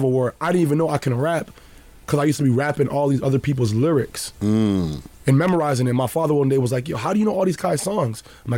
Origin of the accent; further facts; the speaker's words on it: Rexdale, Ontario, Canada; also born or lived in Juarez, Mexico; now in Houston, United States; And I've lived in Juarez, Mexico. I'm in the third ward in Houston. Mm-hmm. It don't matter. I'm comfortable everywhere because I grew up in Rexdale.